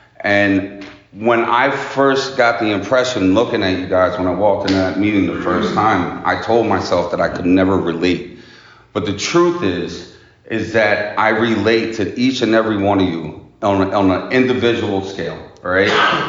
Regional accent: Philadelphia, Pennsylvania, United States; I didn't have the traditional parents, okay? I grew up in Philadelphia, all right?

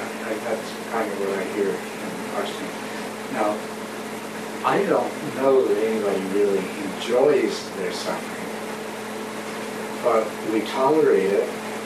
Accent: the South, United States; living in the South, growing up in the South, and then having a civil rights movement arise

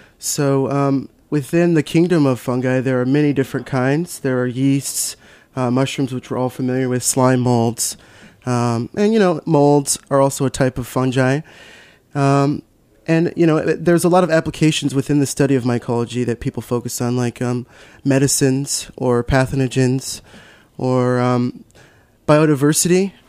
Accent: Colorado, United States; Well, you know, growing up in Colorado, my parents, we had a lot of really wonderful food experiences, particularly at like farms and co-ops and things like that.

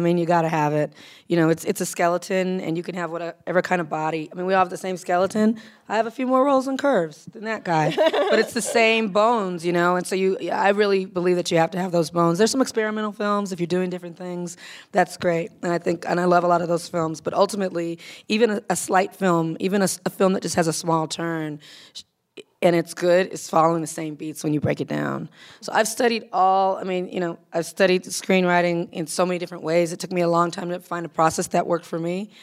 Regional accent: Compton, California, United States; growing up in Compton and really kind of just understanding that there were a lot of people around me who were the loved ones of the incarcerated.

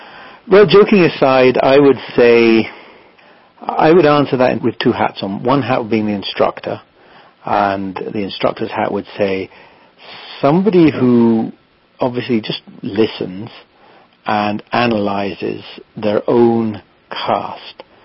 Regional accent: South West England, United Kingdom; where I grew up in England, my main river that I fished was a largish river called the Torridge

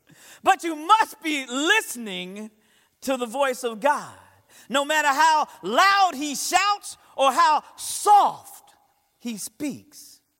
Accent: New Jersey, United States; now in Palm Coast, United States; Palm Coast is a quiet town. Boy, you could barely hear a pin drop in here now. And we come from New Jersey, where there's a lot of noise.

